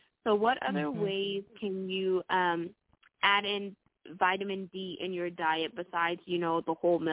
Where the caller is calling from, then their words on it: Texas, United States; I'm calling in from Texas.